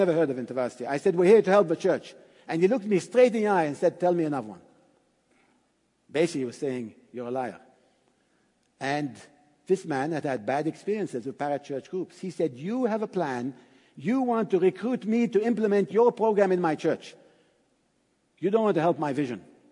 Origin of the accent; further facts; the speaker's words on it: United States; also born or lived in Montreal; as an American.